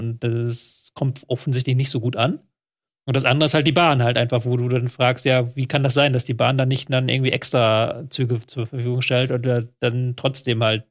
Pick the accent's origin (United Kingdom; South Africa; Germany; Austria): United Kingdom; England; German is a second language; als Engländer dann sich über irgendwelche Ruhrpottstädte aufzuregen